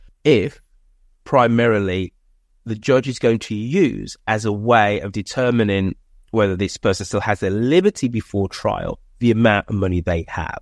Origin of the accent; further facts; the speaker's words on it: United Kingdom; But as a Brit who loves many aspects about America